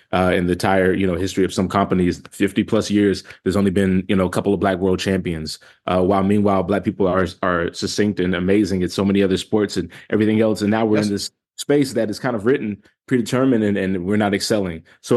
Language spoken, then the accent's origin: English; Charlotte, North Carolina, United States; I grew up here in Charlotte, North Carolina, born and raised.